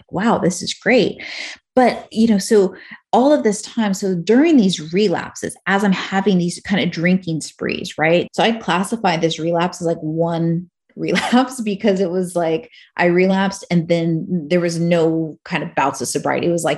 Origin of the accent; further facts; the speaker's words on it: California, United States; now in Salt Lake City, United States; I'm initially from California. So I'm in Salt Lake City all by myself on Christmas.